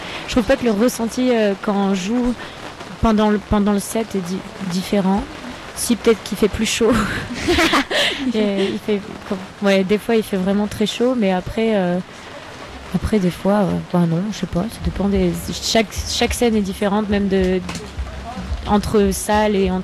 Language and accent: French; Auvergne-Rhône-Alpes, France; now in London, United Kingdom; Mais je vais donc je viens d'Ardèche. Je vis à Londres.